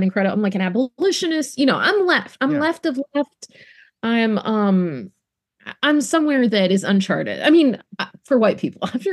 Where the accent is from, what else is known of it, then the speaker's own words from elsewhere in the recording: Durham, North Carolina, United States; growing up in Durham, which is 52% black